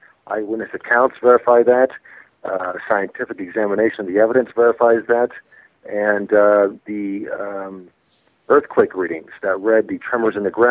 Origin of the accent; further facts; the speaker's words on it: Oklahoma City, Oklahoma, United States; The main motivation is that this was my hometown, Oklahoma City. I grew up here. I'm an Okie.